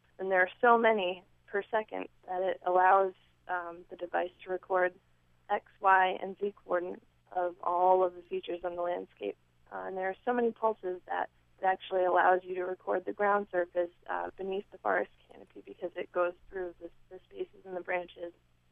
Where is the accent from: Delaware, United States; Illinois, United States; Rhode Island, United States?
Rhode Island, United States; Well, actually, I grew up in Rhode Island